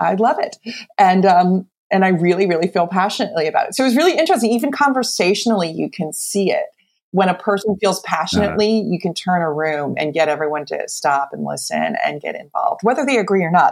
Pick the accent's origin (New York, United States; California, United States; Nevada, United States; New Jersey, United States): New Jersey, United States; I'm from New Jersey. And I think he, and I was like, in my heart